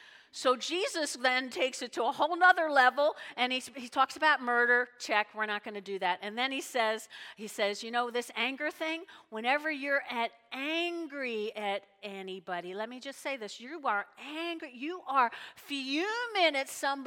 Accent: Ireland; So I'm not Italian, I'm Irish, and we get angry.

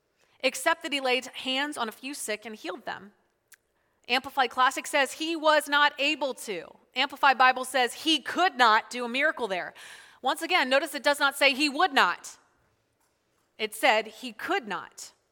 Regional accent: Spring Grove, Pennsylvania, United States; My hometown, Spring Grove. I graduated from high school in 2000. So York, I lived here like my whole life. Gone for 11 years, came right back.

